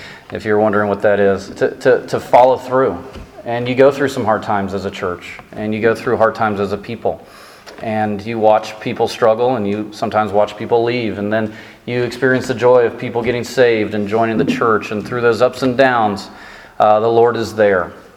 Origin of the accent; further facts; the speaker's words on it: United States; It's obvious that I'm from the States.